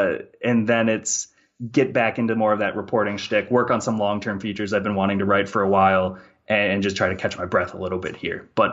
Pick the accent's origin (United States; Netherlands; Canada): United States; Minnesota; even though I'm from Minnesota.